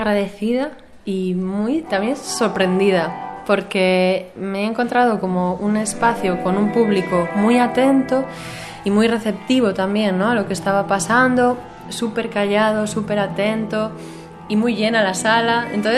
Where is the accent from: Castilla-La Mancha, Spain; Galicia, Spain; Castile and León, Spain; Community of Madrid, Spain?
Galicia, Spain; Poder estar tan lejos de mi tierra cantando en gallego